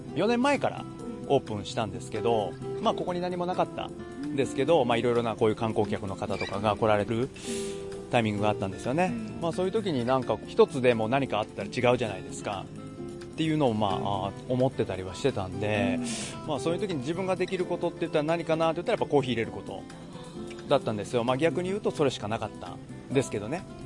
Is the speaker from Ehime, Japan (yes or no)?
yes; Ehime, Japan; に乗って、松山に通ってたっていうところですよね